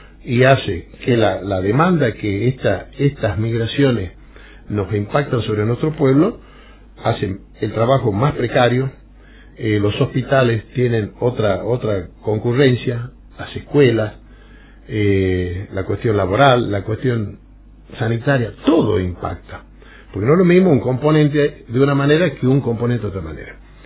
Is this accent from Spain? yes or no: no; Jujuy, Argentina; un cuerpo chiquitito del que formamos parte nosotros, que somos tan argentinos.